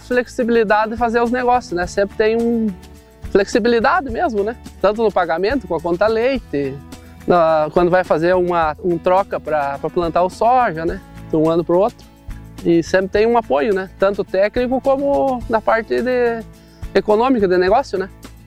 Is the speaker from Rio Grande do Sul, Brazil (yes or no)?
yes; Campos Borges, Rio Grande do Sul, Brazil; sou aqui de São José, localidade aqui do interior de Campos Borges, associado à unidade da Cotriel de Campos Borges.